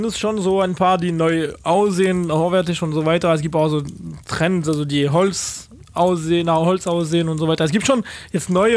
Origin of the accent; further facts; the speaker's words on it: Paris, Île-de-France, France; German is a second language; Und ich komme nicht aus Ostfrankreich, sondern aus Paris und da feiern wir das nicht.